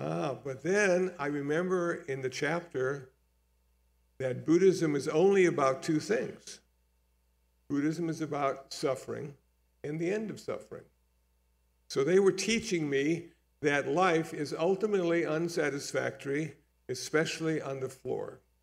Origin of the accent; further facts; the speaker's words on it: Phoenix, Arizona, United States; also born or lived in Iowa / Wisconsin; now in Los Angeles, United States; So I was born in Iowa 76 years ago, as a matter of fact, and raised in Phoenix, Arizona, spent some time in Wisconsin, lived in L.A. since 1969.